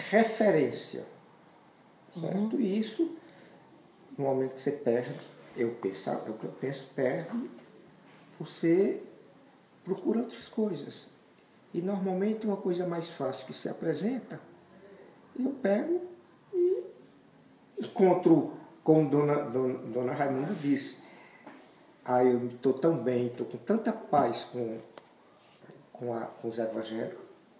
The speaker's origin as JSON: {"language": "Portuguese", "town": "Juazeiro", "country": "Brazil", "tie": "born or raised there", "said": "eu me lembro, na minha infância, no Juazeiro, A Semana Santa era uma coisa que puxava você a fazer determinadas coisas"}